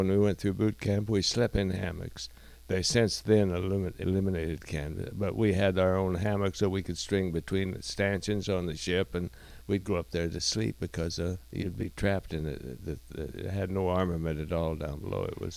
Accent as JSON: {"language": "English", "region": "Kansas", "country": "United States", "said": "And I'm a kid from Kansas, and I was locked in."}